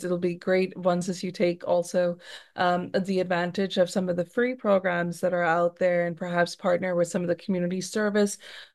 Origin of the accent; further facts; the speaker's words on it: Long Island, New York, United States; Now, I'm from Long Island, and we could hear from what its name just how extreme that geography could be.